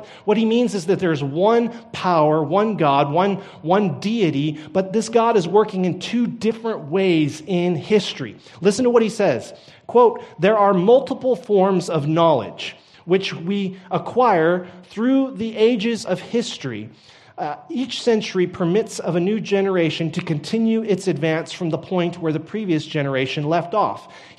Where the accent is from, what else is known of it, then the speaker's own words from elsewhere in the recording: Texas, United States; I am a Texan, and I sat down not too long ago to dinner with a Dutchman and an Italian.